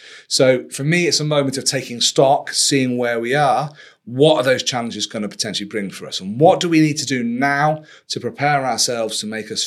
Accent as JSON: {"language": "English", "region": "Yorkshire and the Humber", "country": "United Kingdom", "said": "But heck, I'm from Yorkshire."}